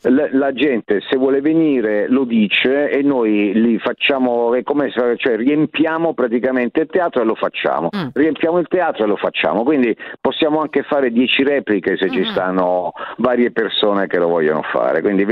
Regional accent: Apulia, Italy; io non sono milanese, sono di Pugnano in provincia di Bari

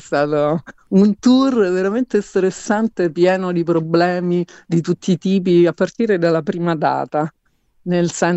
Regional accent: Rome, Lazio, Italy; Poi a Roma ci sono venuti proprio perché io, essendo romana

